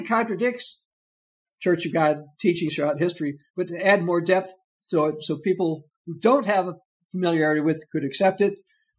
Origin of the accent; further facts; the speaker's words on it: Philadelphia, Pennsylvania, United States; And now I mentioned about being a Philadelphian.